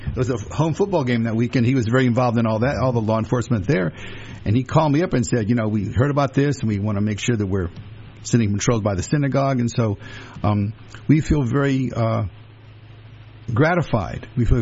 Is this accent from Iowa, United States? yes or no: no; Louisiana, United States; I grew up in the South, and we were always very fearful of the Klan. Now, in my part of Louisiana, there was no Klan